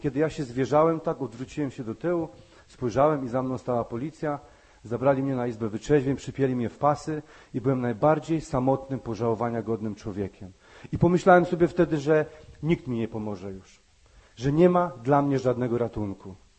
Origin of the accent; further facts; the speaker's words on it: Silesian Voivodeship, Poland; Pojechałem na Śląsk, bo pochodzę z Górnego Śląska